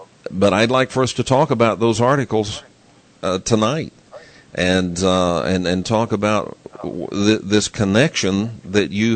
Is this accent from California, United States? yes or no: no; Dallas, Texas, United States; Because, you see, I grew up in Dallas, Texas.